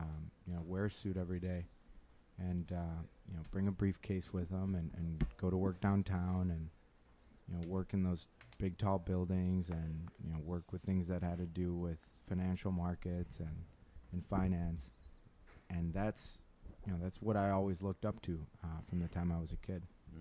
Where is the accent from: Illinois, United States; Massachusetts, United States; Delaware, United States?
Illinois, United States; I was born and raised in Pilsen.